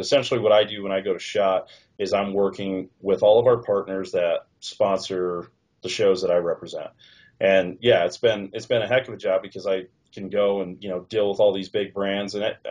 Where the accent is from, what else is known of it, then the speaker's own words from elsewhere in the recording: Westminster, Colorado, United States; I told him Westminster, Colorado